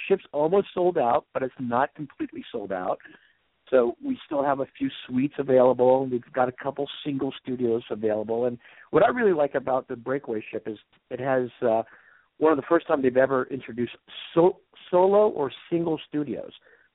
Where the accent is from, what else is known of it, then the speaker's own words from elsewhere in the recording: Virginia, United States; I grew up here in Virginia in horse country and wine country, but horses are a big part of the community.